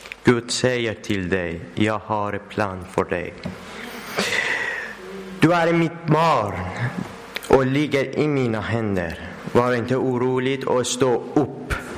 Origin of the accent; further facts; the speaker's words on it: Iran; Swedish is a second language; now in Sweden; Jag kommer från Iran och jag bor i Sverige ungefär 2 år och halv månader och kan inte prata så bra i svenska